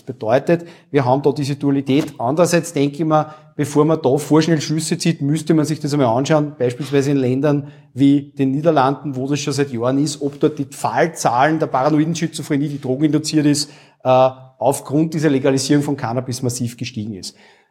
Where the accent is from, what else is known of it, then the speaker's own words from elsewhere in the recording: Austria; bei uns in Österreich